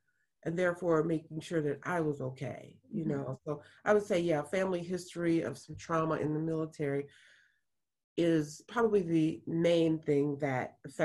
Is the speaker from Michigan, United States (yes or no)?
yes; Grand Rapids, Michigan, United States; running up and down my street, my hometown in Grand Rapids